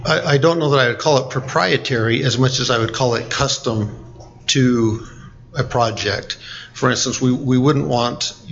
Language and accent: English; Richfield, Utah, United States; I'm from Richfield, Utah. Came to BYU and got a degree and liked Utah Valley, and I've been here since.